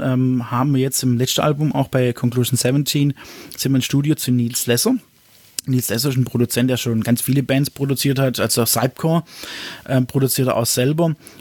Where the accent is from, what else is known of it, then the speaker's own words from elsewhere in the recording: Ochsenburg, Baden-Württemberg, Germany; von dem Ort, wo ich herkomme, aus Ochsenburg.